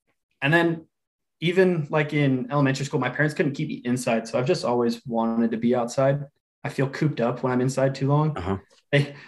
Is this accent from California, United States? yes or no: yes; San Luis Obispo, California, United States; So I'm from San Luis Obispo, where she went to school. So San Luis Obispo, California. I grew up racing dirt bikes from like my third birthday.